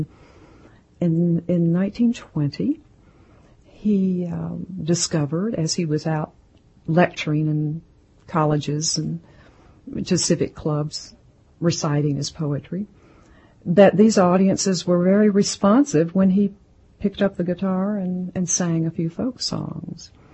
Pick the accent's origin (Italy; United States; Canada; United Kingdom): United States; North Carolina; In 1945, he and his family moved to my home state, North Carolina.